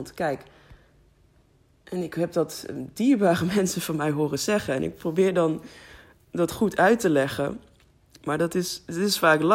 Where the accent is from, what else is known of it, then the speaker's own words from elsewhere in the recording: Netherlands; wij zijn Nederlanders, oké, wat zegt dat, weet je? Toevallig zijn we over net aan deze kant van de grens geboren.